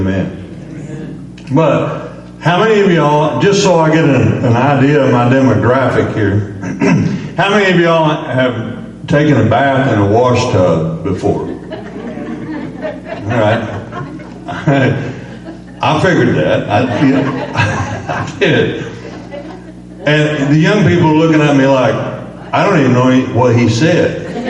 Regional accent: West Frankfort, Illinois, United States; also born or lived in Benton / Thompsonville; I am from West Frankfort, Benton, and Thompsonville. I went to school in Thompsonville.

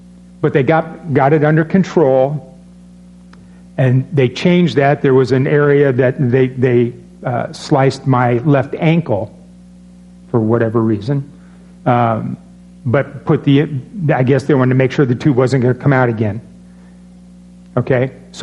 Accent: Storm Lake, Iowa, United States; born there; I was born in Buena Vista County Hospital, Storm Lake, Iowa.

